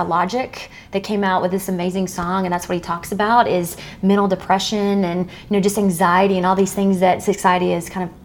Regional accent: Georgia, United States; I'm from South Georgia.

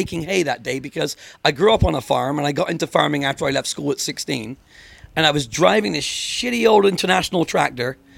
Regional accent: England, United Kingdom; you had four channels growing up in England.

